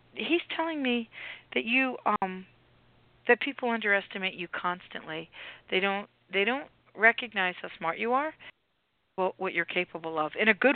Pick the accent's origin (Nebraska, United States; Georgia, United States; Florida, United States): Florida, United States; Sarasota; from Sarasota.